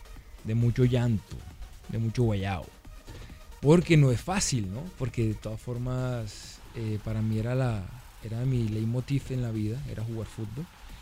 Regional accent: Bucaramanga, Santander, Colombia; also born or lived in Santa Marta; Porque es que yo nací en Santa Marta, a los 2 años de edad mis padres, nació mi hermano mayor, nací yo, se fueron para Bucaramanga a vivir

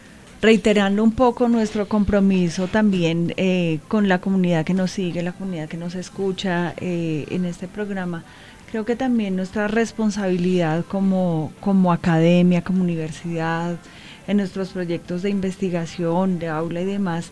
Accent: Colombia; recobrar pues digamos el sentido incluso de lo que somos como colombianos

